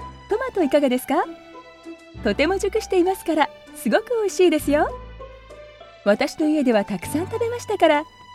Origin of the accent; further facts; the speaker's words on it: Niigata, Japan; 新潟生まれの新潟育ち、現在恋人募集中の越後美人でございます。